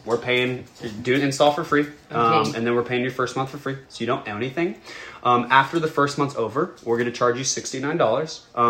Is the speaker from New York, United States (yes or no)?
no; Texas, United States; I love Cajun food. I'm from Texas.